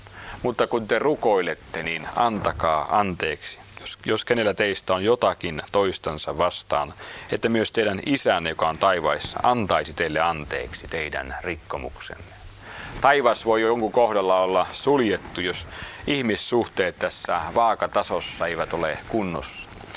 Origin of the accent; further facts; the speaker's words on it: Tavastia, Finland; kun olen hämäläinen